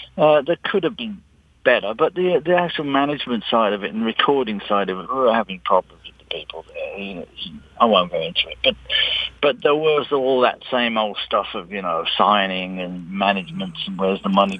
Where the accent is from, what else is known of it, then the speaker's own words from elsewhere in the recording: Birmingham, West Midlands, United Kingdom; were from Birmingham, my hometown.